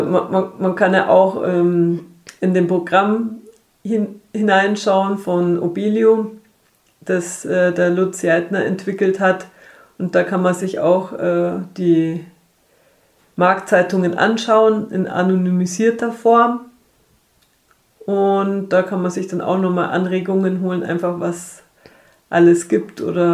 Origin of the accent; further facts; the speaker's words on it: Munich, Bavaria, Germany; bin ursprünglich aus München und war da beim Tauschring München mit dabei.